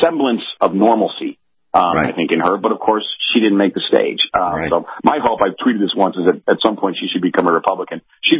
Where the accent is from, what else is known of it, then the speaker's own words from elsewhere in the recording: United States; as an American I want to see good debate